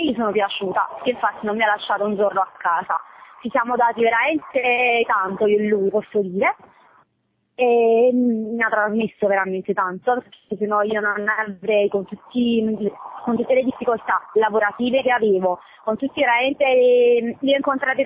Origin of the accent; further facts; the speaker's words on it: Naples, Campania, Italy; pure che siamo di Napoli, non ci siamo mai incontrati